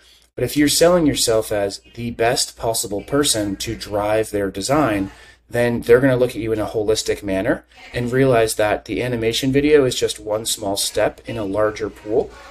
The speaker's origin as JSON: {"language": "English", "country": "United States", "said": "Like, sorry, US, I'm American, so I can say it. We're way too entitled."}